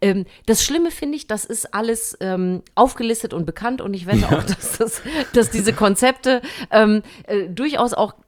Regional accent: Germany; Ich meine, ich bin ja im DDR-Sportunterricht groß geworden.

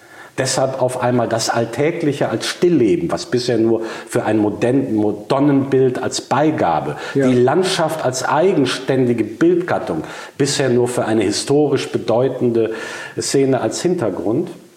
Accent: North Rhine-Westphalia, Germany; in dem Münsterland, wo ich groß geworden bin

